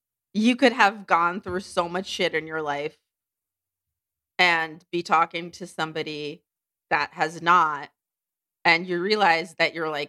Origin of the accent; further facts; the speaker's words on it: Ukraine; moved away; Like, I had never seen a water fountain until I moved here from Ukraine either, because we didn't have them.